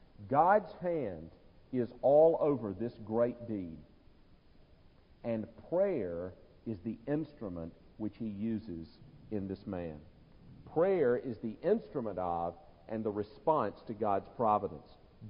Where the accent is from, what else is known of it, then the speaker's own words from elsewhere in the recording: Greenville, South Carolina, United States; I'm from Greenville, South Carolina.